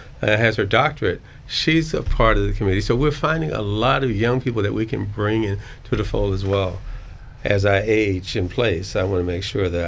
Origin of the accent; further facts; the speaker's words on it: Mayfield, United States; Actually, what happens, I grew up in Mayfield, and I saw those things all my life, and never paid attention to it